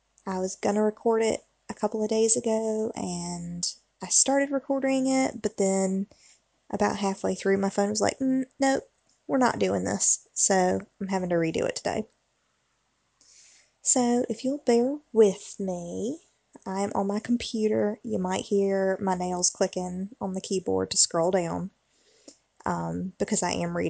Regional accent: Southeastern United States, United States; accent: southern; If it's not obvious by my accent, I'm from the southeastern United States. I have lived in most of the southern states, and I've been here all my life, so I'm very southern

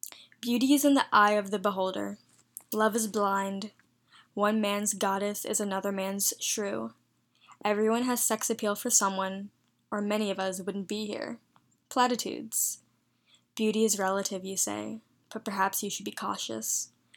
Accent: Phoenix, Arizona, United States; accent: southern twang; also born or lived in India / Charlotte, North Carolina; I was born in India, but I was adopted at 5 months, and I lived in Phoenix, Arizona, and then I spent the rest of my teenage years in Charlotte, North Carolina. So sometimes I have a southern twang because of that, but mostly I don't since I was raised pretty much in Arizona

